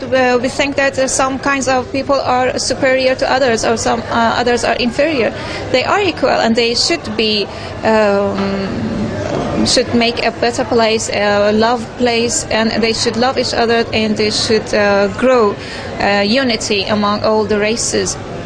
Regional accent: Iran; English is a second language; I'm coming from Iran to participate in this conference that is about Iranian studies.

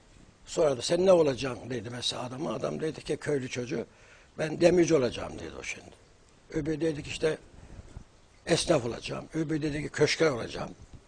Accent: Alameşe, Kahramanmaraş, Turkey; Kahramanmaraş'ın ve Adana Osmaniye'nin Kadirli ilçesine doğdum. Andırın ilçesinin Alameşe köyü, oradanım. Yani ilkokulu köyde bitirdim. Ortaokulu Kadirli Ortaokulu'na bitirdim. Liseyi Maraş'ta bitirdim.

